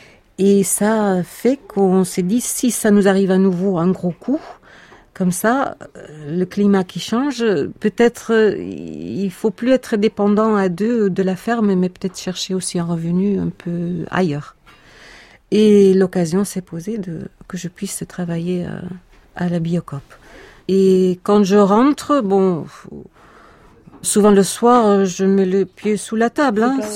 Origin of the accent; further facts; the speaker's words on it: Belgium; moved away as an adult; now in France; je suis belge, je suis là depuis 15 ans, en Guiraudet.